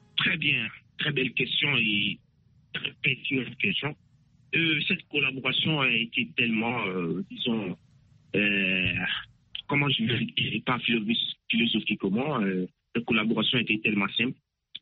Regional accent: Koudougou, Centre-Ouest, Burkina Faso; also born or lived in Côte d'Ivoire; je suis originaire de Koudougou, né en Côte d'Ivoire.

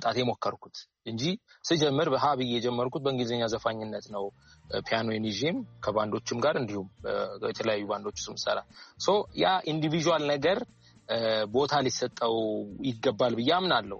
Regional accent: Addis Ababa, Ethiopia; ሳድግ የበላው እየጠጣ ያደግኩት ይህንን ኢንቫይሮንመንት ነው፣ ይህንን ምልከታ ነው። ይህንን ፒያሳ ውስጥ የሆነ አይደንቲቲ እኔ ላይ እየተሰራ ነው።

